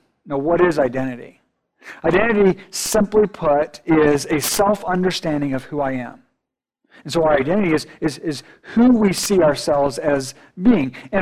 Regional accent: Japan; And so if I am an eldest son, which I was, which is amazing growing up in Japan, because when you're the eldest son, this is not right, okay, but it was beautiful when you're the eldest son.

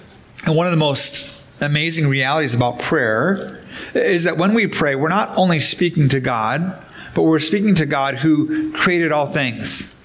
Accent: Midwest, United States; And so we're humble because we're from the Midwest.

